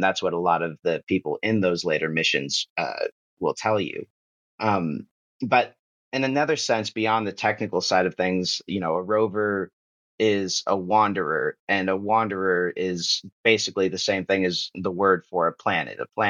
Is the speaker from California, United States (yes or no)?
yes; Ventura, California, United States; And it took me back to this moment in 2017 when my hometown caught fire during the Thomas Fire. At the time, it was the largest in California history.